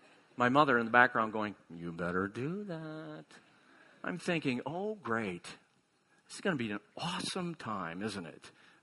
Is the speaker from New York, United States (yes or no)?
no; Iowa, United States; because we're from Iowa anyway.